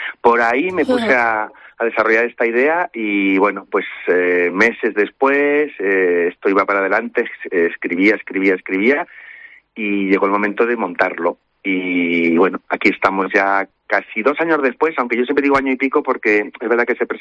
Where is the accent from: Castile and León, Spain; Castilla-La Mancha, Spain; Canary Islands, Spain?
Castilla-La Mancha, Spain; Mota del Cuervo; also born or lived in Mexico; soy de Mota del Cuervo